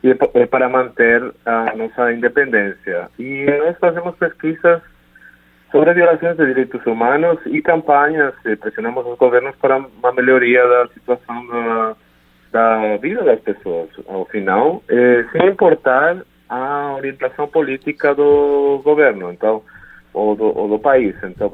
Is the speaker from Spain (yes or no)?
yes; Spain; Portuguese is a second language; Eu sou espanhol.